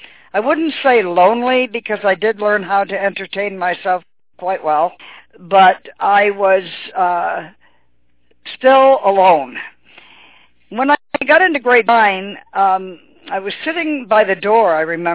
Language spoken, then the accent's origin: English; Windsor, Ontario, Canada; I am a nicotine addict, and I'm from Windsor, Ontario, Canada.